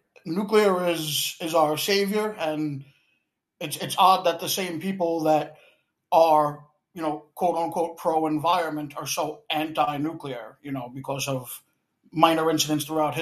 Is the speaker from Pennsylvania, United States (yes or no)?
no; New York, United States; now in Florida, United States; I'm from New York. I'm down in Florida now